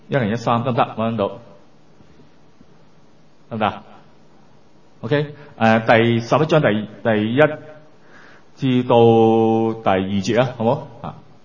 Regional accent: Hong Kong; 坐在這裡，我們是中國人來的嘛，我們是香港人來的嘛

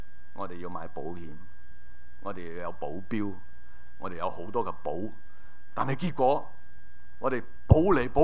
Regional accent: Hong Kong; 不过现在我们没什么胡须的，我们香港人就很少留须

